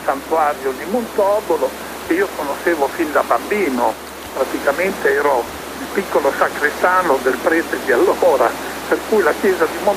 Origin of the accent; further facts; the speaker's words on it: Tuscan-Emilian Apennines, Italy; Praticamente io sono dell'Appennino, sono nato nell'Appennino tosco-emiliano